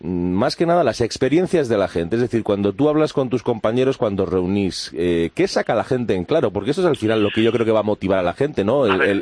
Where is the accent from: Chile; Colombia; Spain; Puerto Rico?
Spain; Basque Country; de ser hombre y de ser padre y de dos hijos, soy vasco.